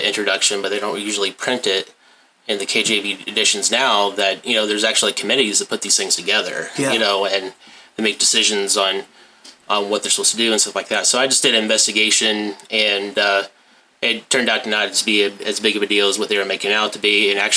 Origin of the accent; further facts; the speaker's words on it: Mexico, Missouri, United States; I'm originally from Mexico, Missouri, and grew up there, and accepted Christ when I was 9